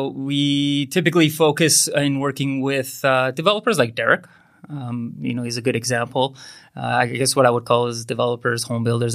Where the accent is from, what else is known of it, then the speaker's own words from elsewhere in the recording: Iran; also born or lived in Lethbridge, Alberta; now in Vancouver, Canada; We immigrated from Iran back in 1987. And so we were part of that mass exodus, during the turmoil in the Middle East. We were lucky enough to land in Lethbridge, Alberta, of all places. From there, we ended up eventually making our way to Vancouver